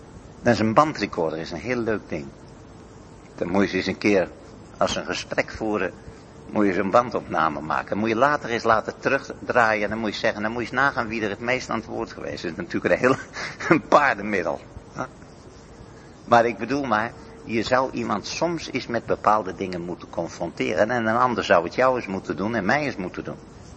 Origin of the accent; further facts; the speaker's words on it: Netherlands; Bijvoorbeeld als Hollanders, dan zijn we pure individualisten.